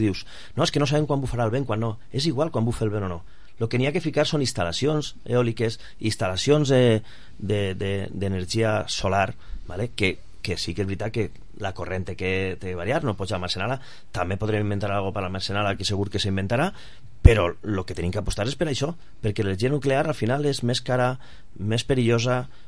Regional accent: Vila-real, Valencian Community, Spain; Al final és que estem així, que som de Vila-real

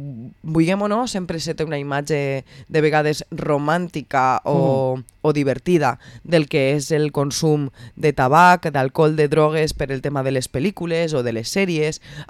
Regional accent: Valencian Community, Spain; nosaltres com a valencians i com a una comunitat autònoma també amb fonamentació i raons històriques

